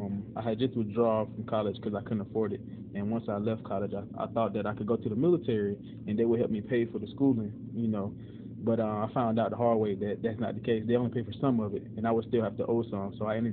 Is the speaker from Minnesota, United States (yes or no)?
no; Opelika, Alabama, United States; I am from Opelika, Alabama, born and raised.